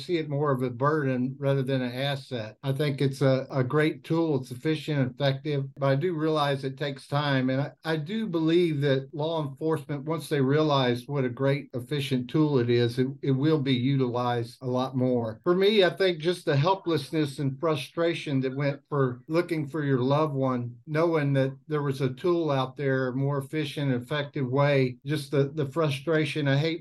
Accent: Houston, Texas, United States; I'm as well from Houston, Texas.

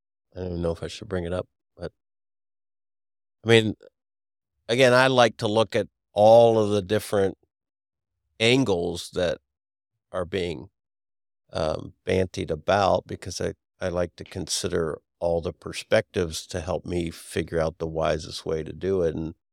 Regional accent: Venezuela; is it so awful in my home country of Venezuela that I'm willing to see my daughter sold

